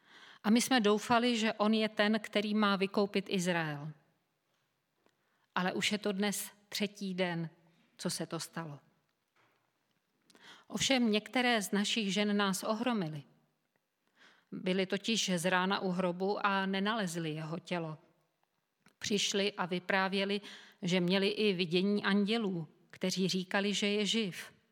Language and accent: Czech; Prague, Czechia; jsem jakožto rodilá Pražačka speciálně po Praze bloudila mnohokrát.